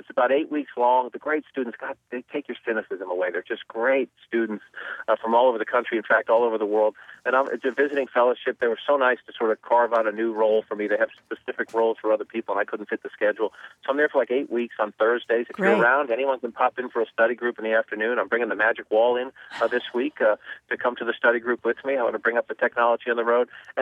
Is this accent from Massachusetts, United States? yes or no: yes; Boston, Massachusetts, United States; I grew up in Boston, but my first political job was in Providence